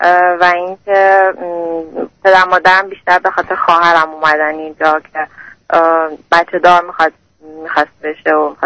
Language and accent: Persian; Iran; moved away as an adult; now in Canada; من دختر 26 ساله هستم و کانادا زندگی میکنم. حدود 3 ساله که از ایران اومدم.